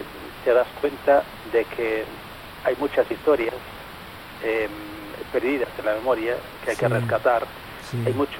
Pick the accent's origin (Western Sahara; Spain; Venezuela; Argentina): Western Sahara; y yo como saharaui, entre bueno pues estos dos extraños a nuestra literatura